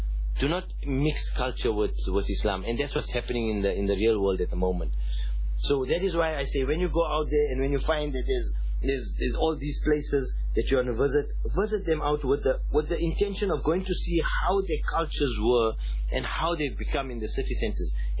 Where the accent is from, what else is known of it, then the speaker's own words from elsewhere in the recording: South Africa; We, for example, as South African Indians, and in particular I say South African Indians